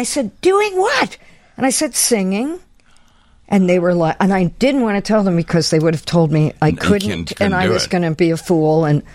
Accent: Pennsylvania, United States; also born or lived in New York City; Outside of Philadelphia.

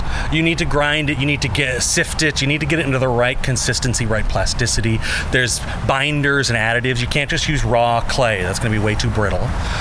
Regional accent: St. Paul, Minnesota, United States; now in Chicago, United States; I grew up in St. Paul, Minnesota, which is amazing architecture, but it's small.

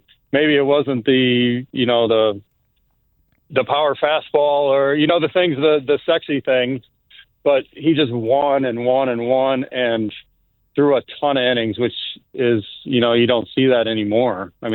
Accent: St. Louis, Missouri, United States; I grew up in St. Louis, and this is my rookie year.

